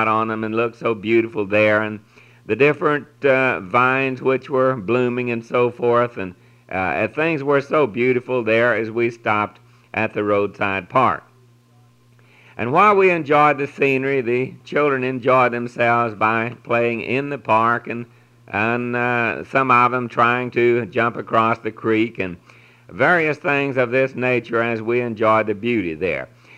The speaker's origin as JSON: {"language": "English", "region": "Louisiana", "country": "United States", "tie": "born or raised there", "said": "Francis and I, with our four children, had the opportunity to make a trip back to my home state of Louisiana."}